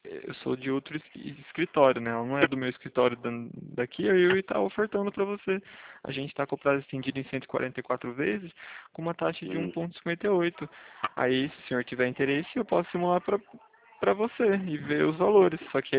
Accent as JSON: {"language": "Portuguese", "town": "Araras", "region": "São Paulo", "country": "Brazil", "said": "Eu sou daqui da Arara, sim."}